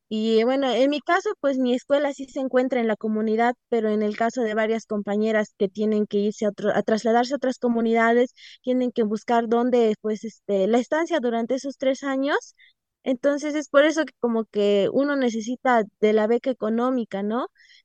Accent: Santa María Tlahuitoltepec, Oaxaca, Mexico; originaria de Santa María Tlahuitoltepec, un pueblo que se ubica en la Sierra Norte del estado de Oaxaca.

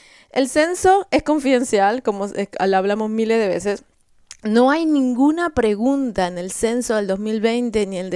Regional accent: Argentina; yo tengo mi país de origen es Argentina, pero soy ciudadana.

